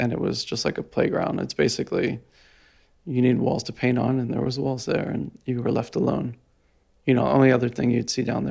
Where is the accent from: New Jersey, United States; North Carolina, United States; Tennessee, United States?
New Jersey, United States; Jersey City; I'm from Jersey City.